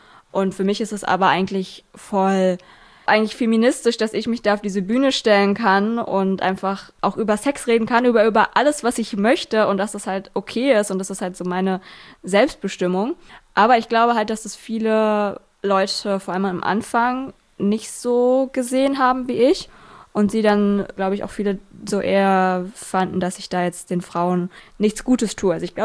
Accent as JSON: {"language": "German", "town": "Kleinmachnow", "region": "Brandenburg", "country": "Germany", "said": "ich komme aus Kleinmachnow, das ist bei Berlin."}